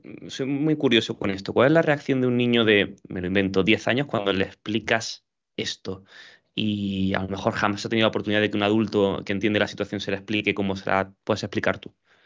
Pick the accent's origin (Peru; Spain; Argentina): Spain; Y yo tenía que explicar dónde estaba España. Y yo entraba dentro de su esquema mental como latino.